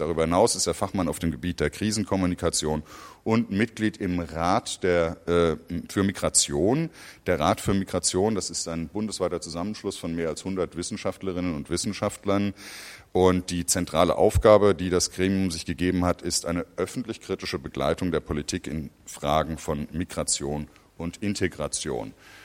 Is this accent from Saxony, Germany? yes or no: no; Hesse, Germany; Zakia Schlihi ist, wie ich, Hessin. Wir sind beide aus Hessen.